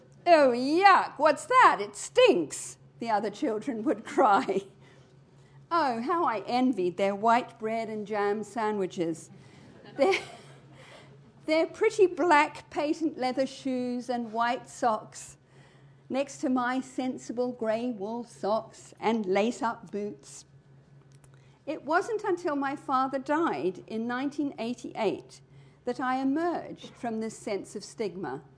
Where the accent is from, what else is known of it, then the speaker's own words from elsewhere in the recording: New Zealand; born there; How did all this affect me? After all, I was born in New Zealand.